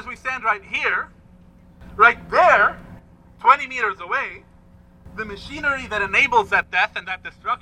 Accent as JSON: {"language": "English", "town": "Aitaroun", "region": "Nabatieh Governorate", "country": "Lebanon", "said": "I'm from Aitaroun, a village in South Lebanon. And that village has been razed to the ground."}